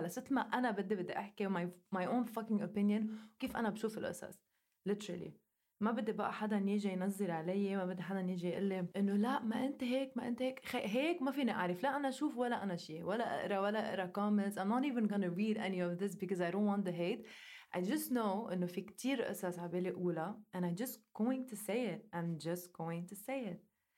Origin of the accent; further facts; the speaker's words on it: Lebanon; اللي ما بيعرف انه انا لبنانية وعايشة بلبنان